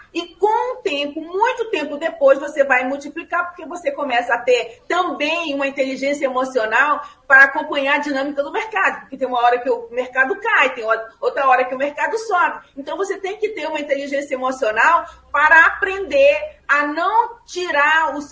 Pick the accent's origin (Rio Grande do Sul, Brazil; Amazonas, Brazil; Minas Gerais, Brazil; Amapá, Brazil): Amapá, Brazil; Macapá; born there; now in Rio de Janeiro, Brazil; eu sou filha do Norte, nasci em Macapá, vim para o Rio de Janeiro atrás de um sonho